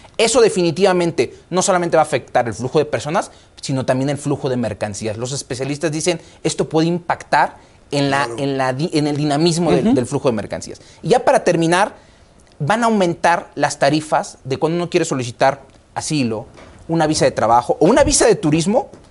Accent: Mexico; si nosotros somos mexicanos y esto es en Estados Unidos?

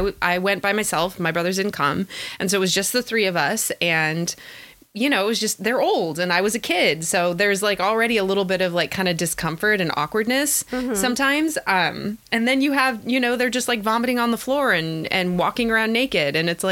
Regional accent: California, United States; obviously I grew up in California

